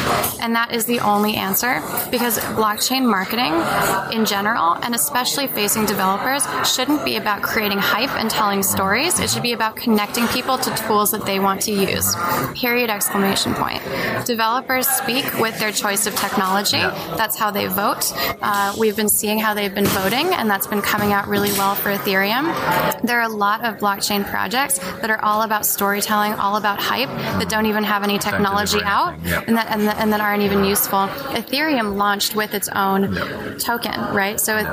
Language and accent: English; United Kingdom; No, it's fine. I'm being British now.